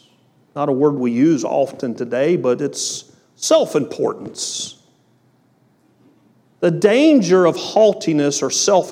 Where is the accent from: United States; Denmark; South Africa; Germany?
United States; I'm glad I was born in the United States. But we are the laziest citizens on this planet.